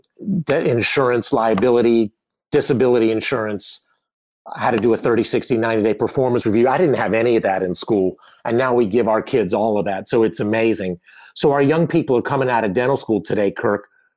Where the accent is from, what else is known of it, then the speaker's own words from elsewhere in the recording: Greensboro, North Carolina, United States; from Greensboro, North Carolina, and I'm just a guy who fixed a few teeth in his career.